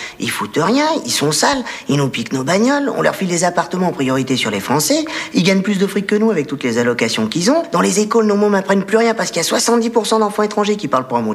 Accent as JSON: {"language": "French", "town": "Saint-Denis", "region": "Île-de-France", "country": "France", "said": "Vous voyez, moi, par exemple, je suis de Saint-Denis"}